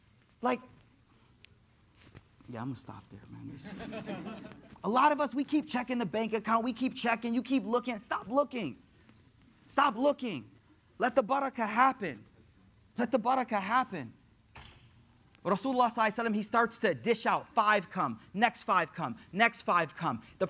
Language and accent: English; United States; So you got to understand their culture. I'm American.